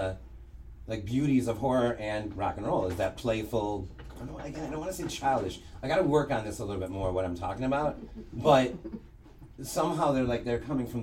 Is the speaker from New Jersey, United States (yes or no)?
no; Detroit, Michigan, United States; I'm from Detroit, and in the 80s, the Pistons were amazing